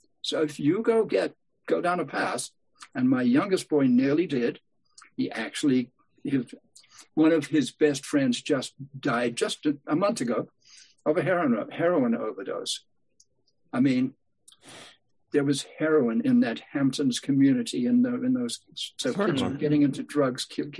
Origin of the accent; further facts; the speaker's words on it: South Africa; also born or lived in England; I grew up in Africa. Okay, at the age of 3, I was transplanted from England, where I was born, to South Africa, and grew up in the midst of a culture, specifically the Zulu people